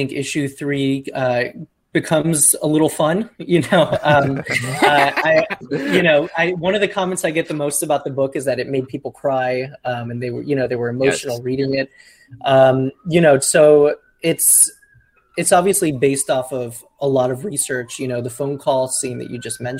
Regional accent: Miami, Florida, United States; My grandparents on my mother's side were undocumented immigrants from Colombia, and I'm from Miami. So I, you know, this is my culture.

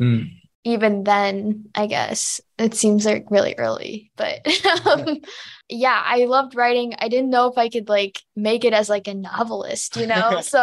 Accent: Carmel, Indiana, United States; I'm from the Indianapolis area of Indiana. And so I grew up in a suburb called Carmel.

